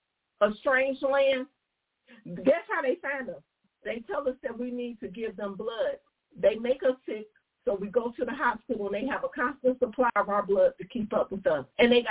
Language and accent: English; Detroit, Michigan, United States; And I'm from Detroit. So don't act like you don't know that I know what I'm talking about.